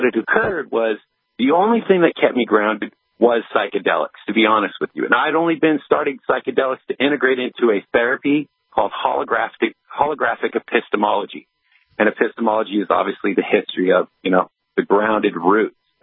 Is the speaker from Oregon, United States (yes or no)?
yes; Grants Pass, Oregon, United States; now in Washington, United States; I'm a veteran out of Washington State. I'm actually from Oregon, Grants Pass, Oregon, and served 12 years, went to Iraq for 3 years.